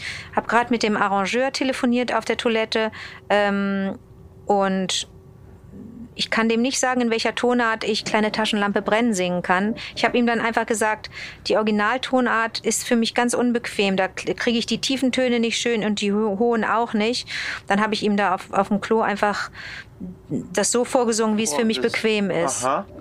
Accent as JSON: {"language": "German", "country": "Germany", "tie": "born or raised there", "also_born_or_lived": "Montreal, Canada", "said": "Aber ich bin schon, als ich 5 war, wieder zurück mit der Familie nach Deutschland. Aber trotzdem habe ich das Englische und das Französische gerade so mitgekriegt, weißt du? Das war dann, ich bin dreisprachig aufgewachsen."}